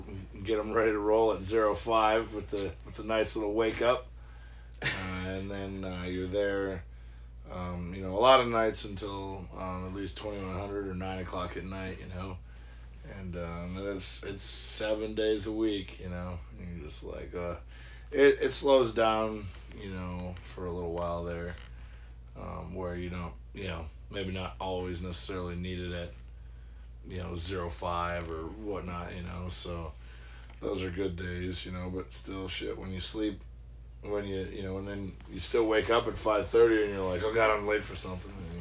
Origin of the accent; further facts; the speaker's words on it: Comfrey, Minnesota, United States; I'm from Minnesota, a little town by the name of Comfrey.